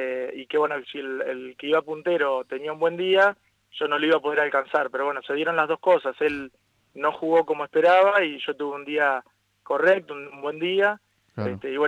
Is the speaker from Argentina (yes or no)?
yes; Venado Tuerto, Santa Fe, Argentina; yo tengo 34 años, hace 26 años que juego al deporte. Uh-huh. Yo soy oriundo de Venado Tuerto y hace unos 15 años más o menos estoy en la ciudad.